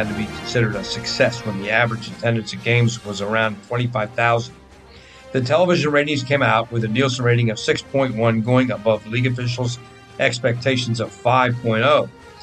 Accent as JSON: {"language": "English", "town": "Pittsburgh", "region": "Pennsylvania", "country": "United States", "said": "As I hail from Pittsburgh, and I'm a graduate of North Hills High School"}